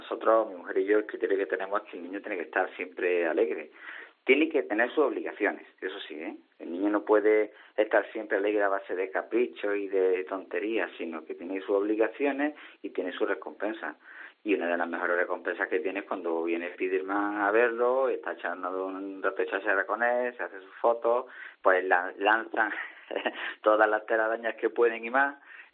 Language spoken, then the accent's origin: Spanish; Granada, Andalusia, Spain; aquí estamos ingresados de nuevo en Málaga. Pues somos de Granada